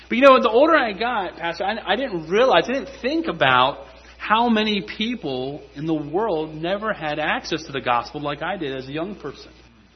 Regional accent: West Virginia, United States; now in Georgia, United States; myself when I grew up in West Virginia, you know, we had the opportunity to choose what kind of Bible church we wanted to go to.

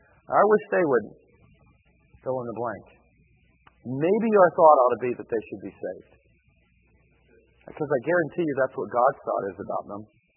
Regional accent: United States; I'm an American. We can do this.

